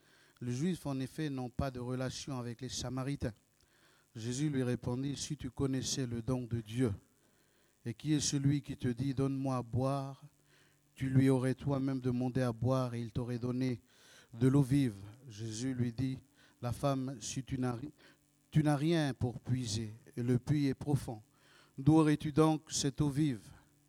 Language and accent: French; North Province, New Caledonia; first language Nenema; French is a second language; ma langue maternelle, c'est le Nenema. C'est une langue de la région nord de la Calédonie. Là, le français, je l'ai appris à l'école.